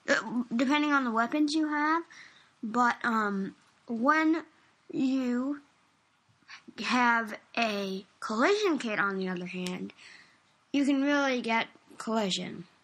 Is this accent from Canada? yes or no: yes; Canada; We're Canadian. Canada.